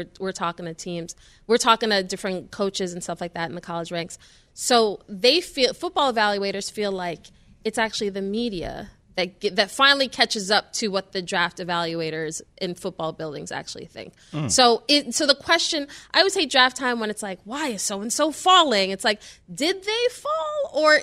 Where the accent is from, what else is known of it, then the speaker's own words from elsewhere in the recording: New York City, New York, United States; I'm from New York City. We will never rep Boston.